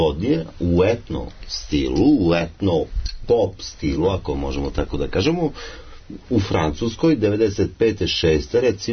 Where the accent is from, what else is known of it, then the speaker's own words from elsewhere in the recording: Serbia; born there; Rođen sam u Srbiji, Švajcarac nisam